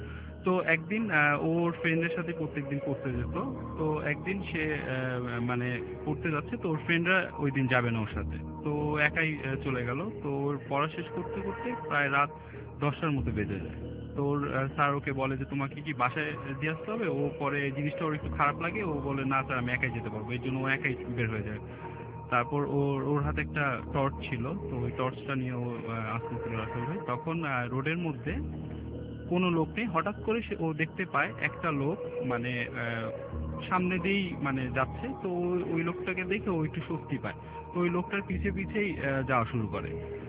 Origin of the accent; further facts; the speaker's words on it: Mirpur, Dhaka Division, Bangladesh; মিরপুর থেকে এসেছি।